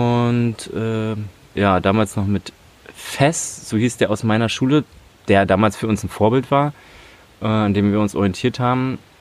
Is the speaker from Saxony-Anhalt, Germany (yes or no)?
yes; Magdeburg, Saxony-Anhalt, Germany; und wo ich aufgewachsen bin, Olvenstedt, also ich wohnte auch 14 Jahre im Plattenbau.